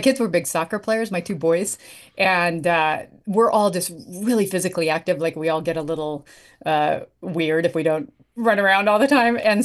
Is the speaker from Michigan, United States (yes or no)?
no; Wyoming, United States; Oh yeah, I grew up in Wyoming.